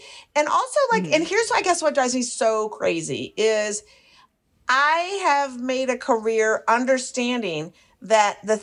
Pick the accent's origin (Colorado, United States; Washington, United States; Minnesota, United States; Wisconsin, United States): Minnesota, United States; Minneapolis; And I'm from Minneapolis.